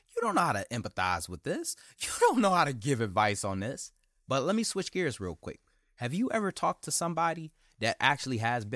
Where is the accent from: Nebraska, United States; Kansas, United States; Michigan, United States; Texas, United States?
Michigan, United States; Detroit; this is bad, but it ain't as bad as growing up in Detroit, Michigan.